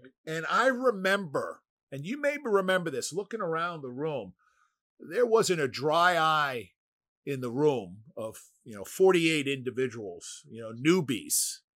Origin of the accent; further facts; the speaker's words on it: New York City, New York, United States; I'm born and raised in New York City. And so you have this sense of street awareness, street smarts.